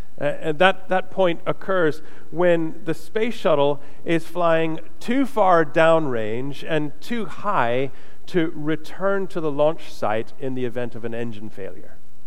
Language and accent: English; Florida, United States; I was talking to somebody this week about growing up in Florida and, you know, NASA and the space shuttles going up